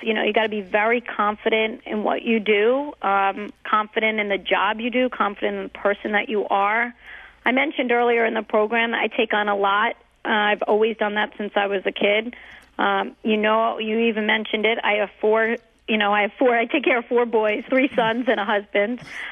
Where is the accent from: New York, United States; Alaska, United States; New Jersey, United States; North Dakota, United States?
New York, United States; I'm a New Yorker. You know, we don't know anything about rodeo.